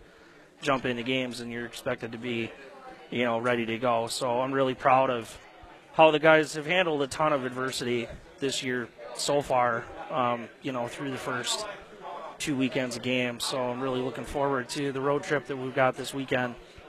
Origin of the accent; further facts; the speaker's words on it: Sheboygan, Wisconsin, United States; I'm from Sheboygan, so it's only, you know, 1 hour and 10 minutes.